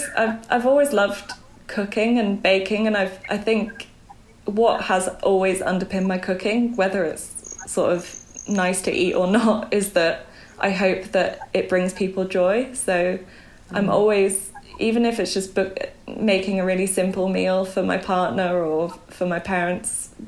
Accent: Belgium; also born or lived in Bangkok, Thailand; now in United Kingdom; But for the most part, I grew up in Belgium, in near Brussels.

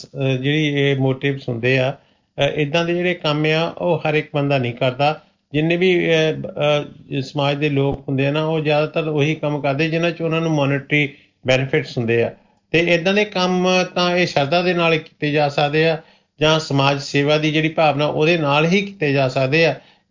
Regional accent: Assam, India; ਮੇਰਾ ਜਨਮ ਜਿਹੜਾ ਆਸਾਮ ਦਾ ਆ, ਡਰੰਗ ਡਿਸਟ੍ਰਿਕਟ ਬਰੋਈਟੀ ਸਟੇਟ ਦੇ ਵਿੱਚ ਮੇਰਾ ਜਨਮ ਹੋਇਆ। ਉੱਥੇ 1960 ਦੇ ਵਿੱਚ ਜਦੋਂ ਸਾਡਾ ਬਚਪਨ ਸੀਗਾ

